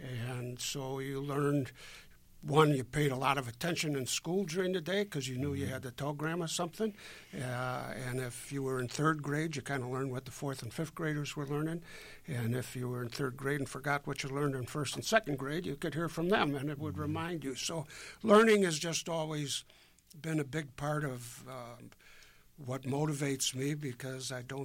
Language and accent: English; Chicago, Illinois, United States; And we were born and raised in Chicago.